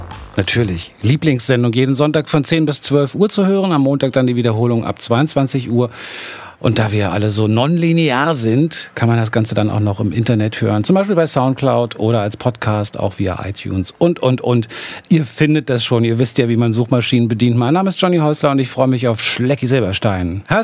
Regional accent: Berlin, Germany; Und mit wem kommen wir denn noch klar hier als Berliner?

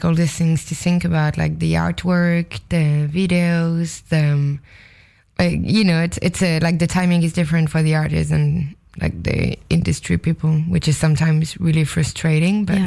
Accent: Paris, Île-de-France, France; English is a second language; I was born and raised in Paris.

